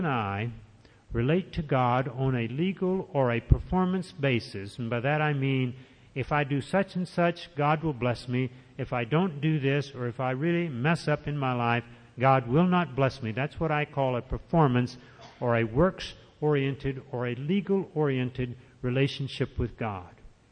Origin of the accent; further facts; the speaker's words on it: Ireland; I'm not either. I'm Irish, and that's worse.